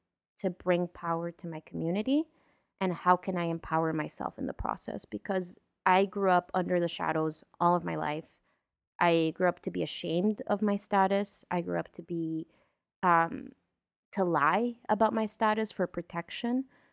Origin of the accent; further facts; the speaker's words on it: Miami, Florida, United States; And mind you, I grew up in Miami, Florida. It's not the South, but the South is our next door neighbor.